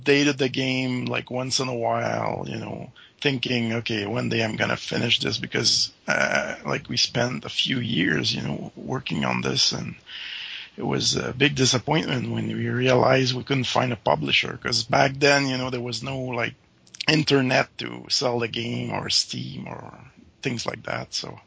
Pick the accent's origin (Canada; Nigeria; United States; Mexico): Canada; Quebec; I'm from near Montreal, actually.